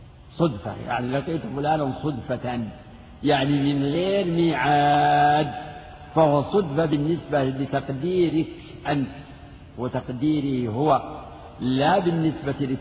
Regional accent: Najd, Saudi Arabia; فيه نوع من صيد البر اسمه عندنا في نجد اسمه الوضيحي

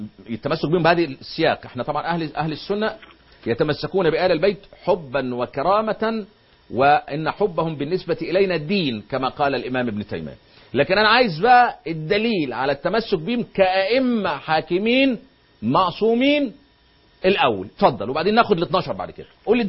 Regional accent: Egypt; زي ما بيقولوا عندنا في مصر

